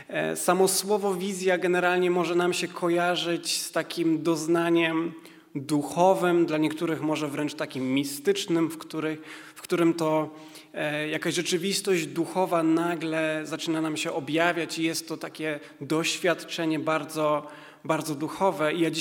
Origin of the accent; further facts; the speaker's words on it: Rybnik, Silesian Voivodeship, Poland; istotnie jesteśmy z Rybnika, chociaż teraz w zasadzie ciężko to określić, skąd jesteśmy, bo jesteśmy w takim okresie przejściowym.